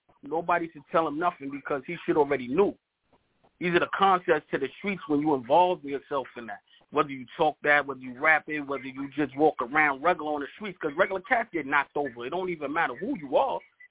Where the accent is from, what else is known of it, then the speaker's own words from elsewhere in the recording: Brooklyn, New York, United States; born there; also born or lived in Harlem; now in Bronx, United States; Man, I'm from everywhere, man. I was born in Brooklyn. I'm in the Bronx right now. I lived in Harlem. I'm everywhere, man.